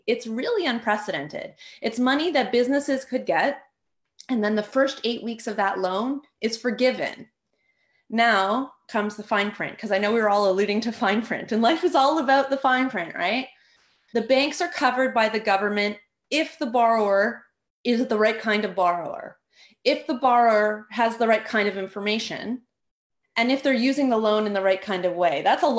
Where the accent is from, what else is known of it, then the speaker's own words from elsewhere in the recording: Canada; Because I'm from Canada, right?